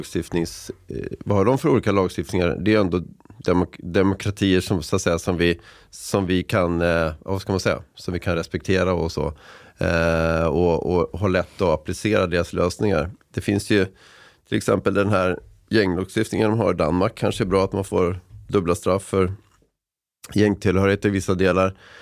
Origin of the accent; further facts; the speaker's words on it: Värmland, Sweden; accent: Värmland dialect; så tappade jag lite då min värmländska. Jag fick försöka fånga upp den igen.